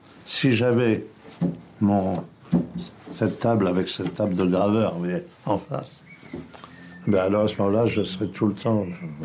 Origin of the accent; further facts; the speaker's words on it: Angers, Pays de la Loire, France; born there; je suis né à Angers. Alors, vous voyez, depuis Angers, bon, il y a 60 kilomètres, j'ai toujours ressenti cette appartenance, double appartenance. Le Nord par mes parents et Angers